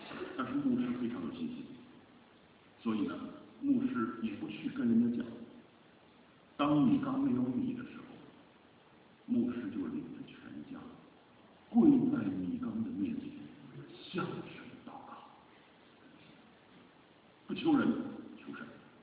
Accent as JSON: {"language": "Chinese", "country": "China", "said": "是不是神有偏心，特别选韩国人多一点，选我中国人少一点，是吗？"}